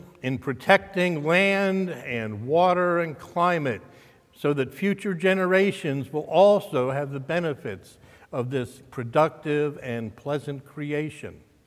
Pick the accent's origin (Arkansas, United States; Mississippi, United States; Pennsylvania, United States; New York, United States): New York, United States; Growing up in Westchester County, just north of the Bronx, I remember smog alerts in New York City were much more common before the 1972 Clean Air Act.